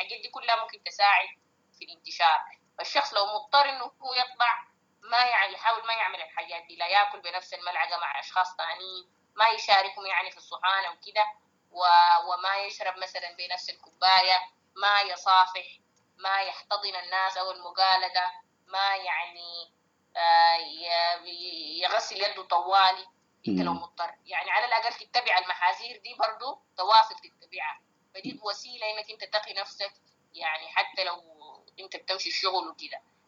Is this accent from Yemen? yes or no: no; Sudan; عندنا في السودان مستشفيات بسيطه، وخصوصا لما نمشي على المعسكرات والحتات البعيده شويه ما فيها الخدمات